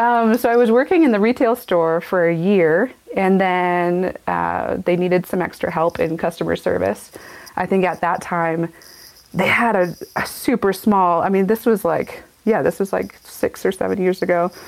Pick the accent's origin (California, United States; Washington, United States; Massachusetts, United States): Washington, United States; Seattle; In Seattle specifically, that I think I grew up in Washington, so I didn't really know anything that there was other life with sunshine.